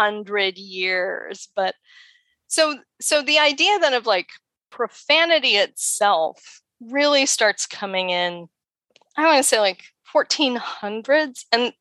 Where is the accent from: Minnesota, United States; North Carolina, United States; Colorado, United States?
Colorado, United States; I grew up in Colorado, but I grew up in a weird space. So I had like, my dad's family were all from Kentuckiana. So I had a whole lot of like Appalachian English in my vocab.